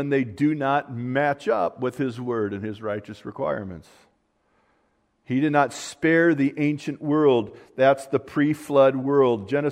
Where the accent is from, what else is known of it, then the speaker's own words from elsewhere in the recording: California, United States; I'm from Southern California, sorry.